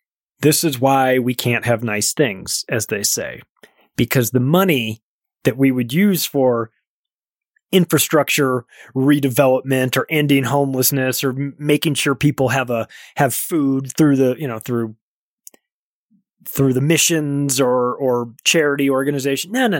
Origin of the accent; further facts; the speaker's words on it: United States; I love the country, don't love the government, but I am an American.